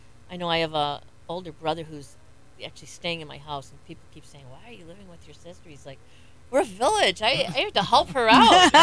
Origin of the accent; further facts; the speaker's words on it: Detroit, Michigan, United States; now in Melbourne Beach, United States; Well, I'm originally from Detroit, so I've seen the civil riots in my lifetime in Detroit, and lived through that, and remember that, and feel like we're doing it again. But I moved to Melbourne Beach, 1979